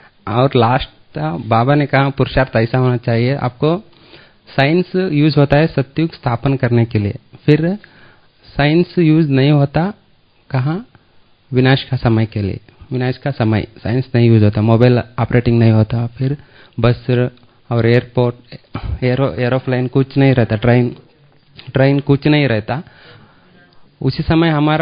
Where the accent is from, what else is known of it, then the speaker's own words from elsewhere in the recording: Bengaluru, Karnataka, India; मैं 8 साल से ज्ञान में हूँ और मैं बेंगलुरु से आया हूँ